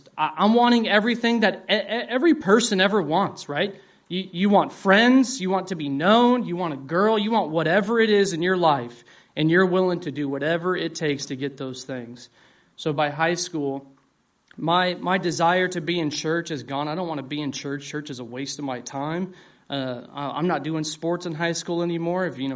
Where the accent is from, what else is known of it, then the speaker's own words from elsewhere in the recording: Las Vegas, Nevada, United States; I grew up in Las Vegas, of all places, in an Orthodox Lutheran church.